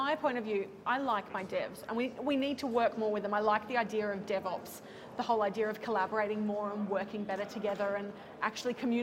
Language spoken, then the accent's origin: English; Brisbane, Queensland, Australia; I am not. I'm from Brisbane.